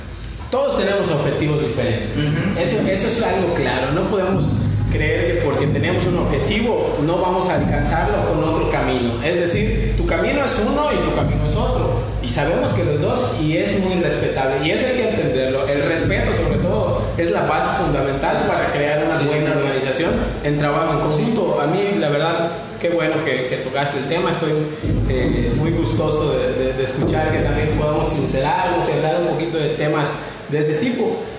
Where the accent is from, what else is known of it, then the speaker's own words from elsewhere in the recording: Yucatán, Mexico; Somos yucatecos y tenemos muy buena vibra para lo que venga